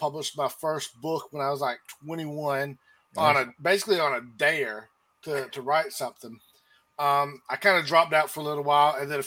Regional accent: Florida, United States; now in Pennsylvania, United States; Yeah, so I'm from Florida originally. You wouldn't expect it with this accent, right? You'd think Georgia or Texas or something.

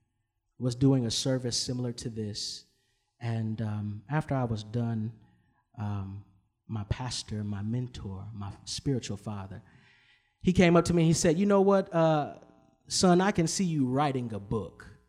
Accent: Ypsilanti, Michigan, United States; I'm from Ipsy, Southside.

